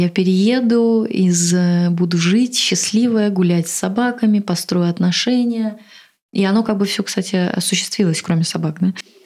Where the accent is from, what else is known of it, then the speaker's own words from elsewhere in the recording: Russia; moved away; Но по-прежнему у меня остались мои какие-то привычки, которые я сохранила из России.